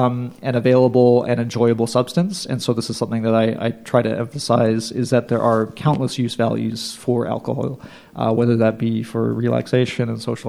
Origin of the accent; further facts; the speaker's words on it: Canada; now in United States; something that is, of course, interesting coming to the U.S. as a Canadian is seeing how different many parts of alcohol retail are.